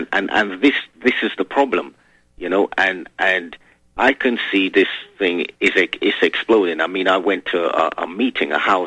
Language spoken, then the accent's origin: English; London, United Kingdom; born there; also born or lived in Trinidad and Tobago; I was born in South London in 1961. I went back to the Caribbean, the island of Trinidad and Tobago for a while, and then I came back here to complete college and etc. Then I decided to stay.